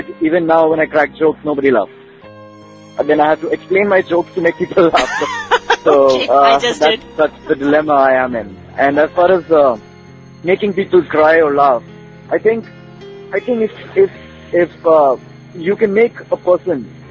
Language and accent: English; Mumbai, Maharashtra, India; I grew up in Bombay.